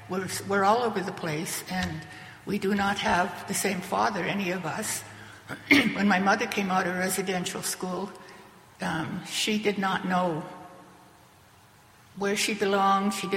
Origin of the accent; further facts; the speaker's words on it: Prince Rupert, British Columbia, Canada; I'm from the Tsimshian First Nation in Prince Rupert, B.C. My reserve is called Lahwa Lams, which means place of wild roses in my language, and my language is called the Smalyach language.